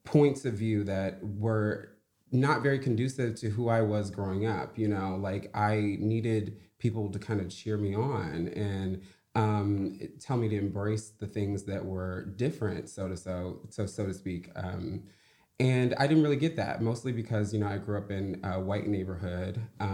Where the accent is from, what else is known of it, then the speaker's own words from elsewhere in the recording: Indiana, United States; also born or lived in Chicago; So I am from Chicago. I'm from the Chicago area, but Northwest Indiana is where I call home.